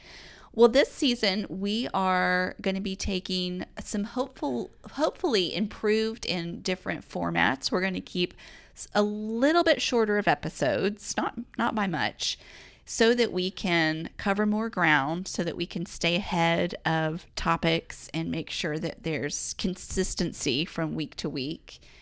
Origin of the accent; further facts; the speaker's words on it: Nashville, Tennessee, United States; now in Franklin, United States; Or sometimes I feel silly because I'll say, I'm from Nashville. And then they'll respond with, oh, I have some friends that live in Franklin. I'm like, oh, I'm actually in Franklin.